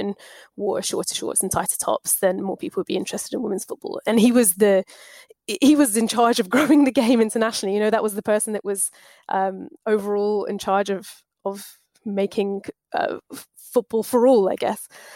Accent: South East England, United Kingdom; When I grew up, I was growing up on the Isle of Wight as a child

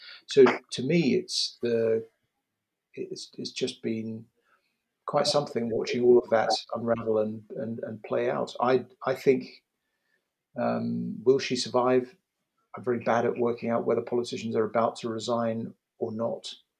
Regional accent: Scotland, United Kingdom; now in London, United Kingdom; Living in London, people will say, "Well, what's it got to do with me?" But I'm Scottish.

